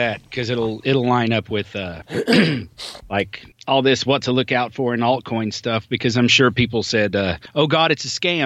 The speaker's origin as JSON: {"language": "English", "region": "Tennessee", "country": "United States", "accent": "Tennessee", "said": "Because I've got a Tennessee accent."}